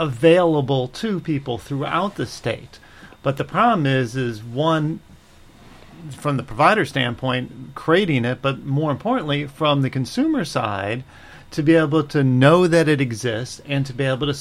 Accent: Chicago, Illinois, United States; I come from Chicago, where I've got a big practice, which is wonderful.

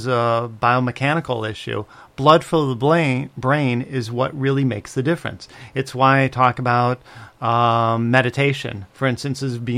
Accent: Chicago, Illinois, United States; I'm a guy from Chicago

